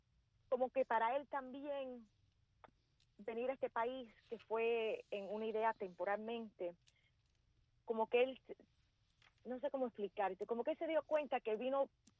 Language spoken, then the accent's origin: Spanish; New Orleans, Louisiana, United States; born there; Nací en New Orleans.